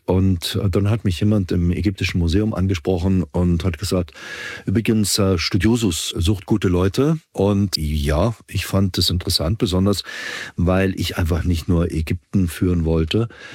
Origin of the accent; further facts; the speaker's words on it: Berlin, Germany; moved away as an adult; now in Vienna, Austria; Ich bin gebürtiger Berliner. Für alle Berliner Spandauer, da gibt es einen gewissen Unterschied. Aber ich komme aus Berlin und bin nach der Matura, übrigens auch so ein nettes österreichisches Wort, sprich Abitur, nach Wien gegangen, um in Wien zu studieren. Das war 78.